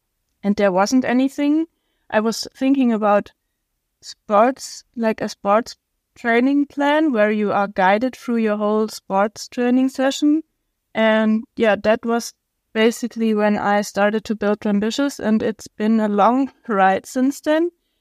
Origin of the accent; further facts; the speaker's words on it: Stuttgart, Baden-Württemberg, Germany; So, I'm from Stuttgart, Germany